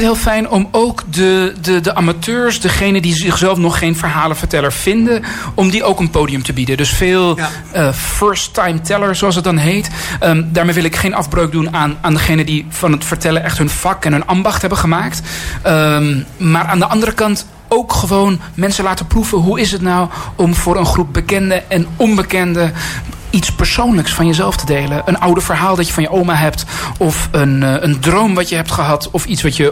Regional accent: Amsterdam, North Holland, Netherlands; also born or lived in Iran; Een doodnormale Amsterdamse Iran. Jongen, dat ben ik. Maar ik ben geboren in Iran. En die cultuur die hebben mijn ouders meegenomen in hun hoofd, in hun hart, in hun aderen.

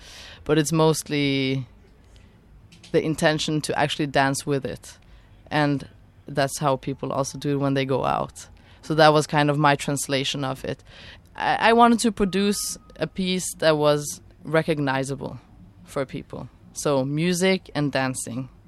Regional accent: Kosovo; Folk dance is something I've done a lot in my childhood. It's a big part of my culture and where I come from. I'm from Kosovo

